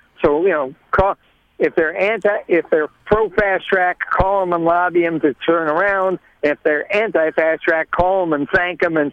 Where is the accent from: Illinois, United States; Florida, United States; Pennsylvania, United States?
Illinois, United States; I'm originally from Illinois.